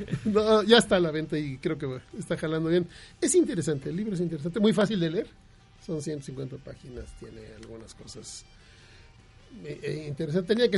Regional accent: Mexico City, Mexico; born there; Yo que soy yucateco, bueno, de papás yucatecos nos dicen yucahuach, los que nacimos aquí en la Ciudad de México.

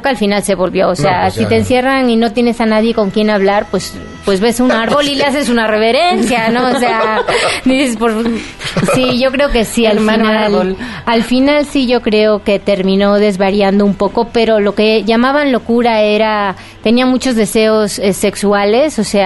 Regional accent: Spain; now in Mexico; Bueno, yo como española

